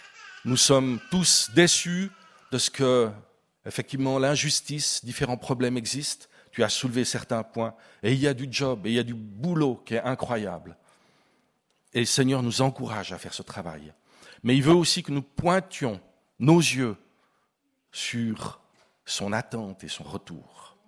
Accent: Geneva, Switzerland; je suis un Genevois, en fait, d'origine. Ouais, ça se voit pas. J'ai perdu un peu mon accent, je pense, au travers de mon émigration dans d'autres parties de la Suisse, parce que ça fait pas mal d'années que je suis sur le canton de Berne.

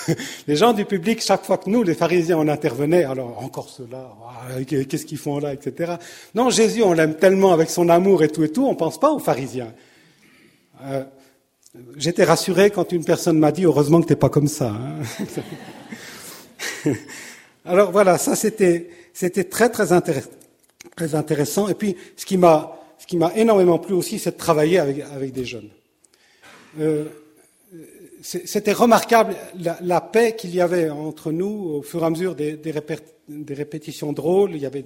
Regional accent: Geneva, Switzerland; born there; je suis né à Genève. J'ai fait le site d'orientation de Pinchat au sud de Carouge. Et j'ai fait l'école d'horticulture. La meilleure. Ça c'est autre chose. Mais je suis dans le Nord Vaudois.

